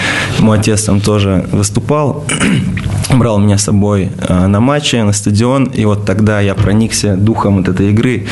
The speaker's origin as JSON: {"language": "Russian", "town": "Kazan", "region": "Tatarstan", "country": "Russia", "said": "Я сам из Казани"}